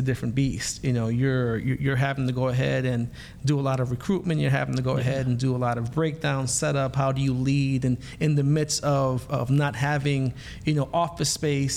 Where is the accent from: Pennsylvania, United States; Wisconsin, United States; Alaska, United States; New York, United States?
New York, United States; Brooklyn; now in Boynton Beach, United States; Well, no, I'm from New York. I'm from Brooklyn, actually.